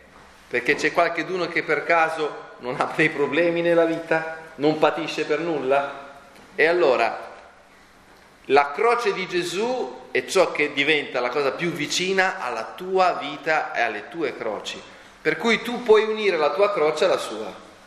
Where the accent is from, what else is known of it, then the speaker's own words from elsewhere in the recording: Lecce, Apulia, Italy; Sono un leccese